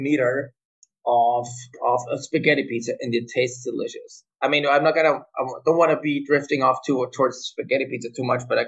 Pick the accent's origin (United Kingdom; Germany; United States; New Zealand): Germany; Cologne, North Rhine-Westphalia; But I found a guy in my hometown, Cologne, and he, in a weird small takeaway sort of pizza place